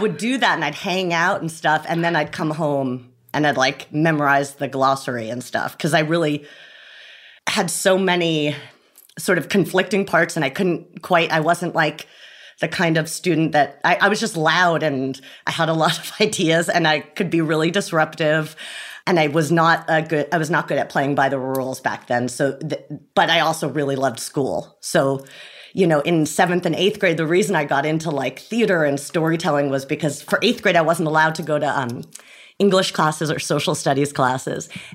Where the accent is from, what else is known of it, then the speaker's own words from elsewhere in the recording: Rye, New York, United States; I'm from Rye, New York, which is about 45 minutes outside of Manhattan. And that's where I'm from. And I spent my childhood just kind of trying to get closer and closer to Manhattan, I would say.